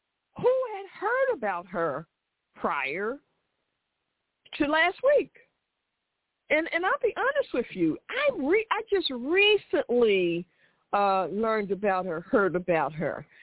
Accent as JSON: {"language": "English", "town": "Philadelphia", "region": "Pennsylvania", "country": "United States", "said": "but see, I'm from Philly, so anybody from Philly, I kind of will know no matter what year they was happening."}